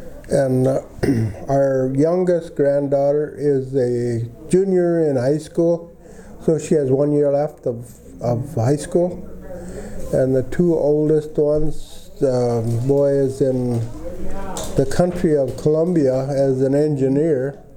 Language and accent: English; Minnesota, United States; I was born in 1939 on October 7th, 1939, in Swift County, born at home to my mother, who was a 39-year-old gal at the time.